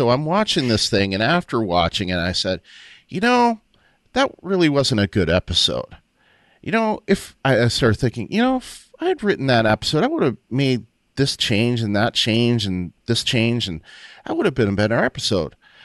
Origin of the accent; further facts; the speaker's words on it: Windsor, Ontario, Canada; I had moved back from Waterloo, where I went to school, to Windsor, Ontario, my hometown.